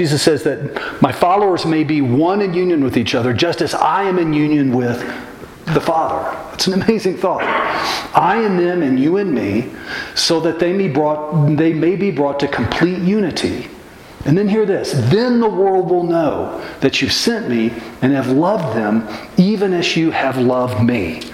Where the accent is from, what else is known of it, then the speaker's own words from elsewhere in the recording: the South, United States; I don't know about y'all, but growing up in the South, in the church